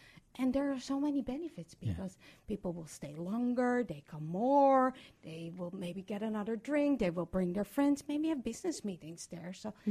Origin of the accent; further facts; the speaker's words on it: Amsterdam, North Holland, Netherlands; I'm from Amsterdam. I'm used to small spaces.